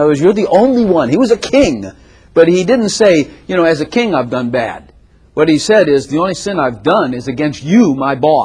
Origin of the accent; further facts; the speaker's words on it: Chicago, Illinois, United States; By the way, I'm from Chicago.